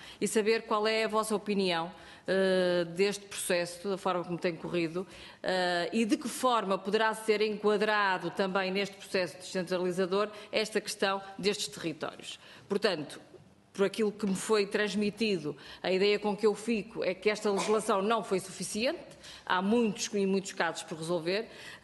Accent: North, Portugal; Eu conheço alguns casos a norte do país, de onde eu venho

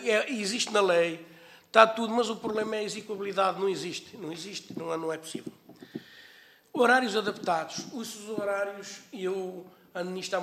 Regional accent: Figueira da Foz, Centro, Portugal; eu sou da Figueira da Foz

